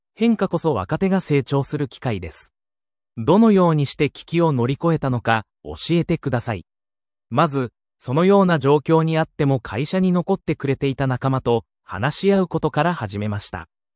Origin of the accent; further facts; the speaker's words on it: South Korea; moved away as an adult; now in Japan; 私は韓国出身で、日本にできた国際大学への進学をきっかけに、日本でのビジネスに関心を持つようになりました。